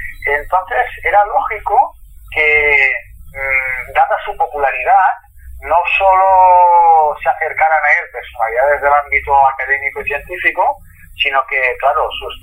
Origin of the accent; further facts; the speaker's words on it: Barcelona, Catalonia, Spain; Y yo como físico y como también barcelonés y catalán